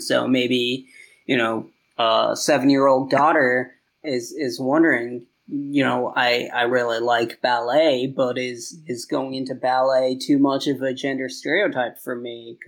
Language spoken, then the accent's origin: English; Virginia, United States; Oh, and then Virginia. I'm from Virginia, so gotta throw Virginia in there.